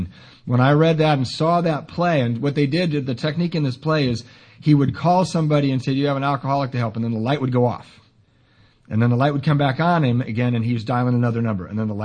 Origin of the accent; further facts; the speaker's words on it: Ireland; And I'm Irish. I'm prone to exaggeration.